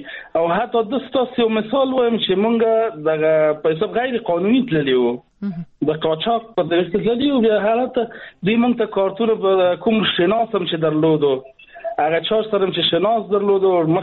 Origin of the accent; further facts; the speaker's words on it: Afghanistan; پوهېدو چې مونږ د افغانستان وګړي یو مونږ ته به درې افغانۍ حسابولو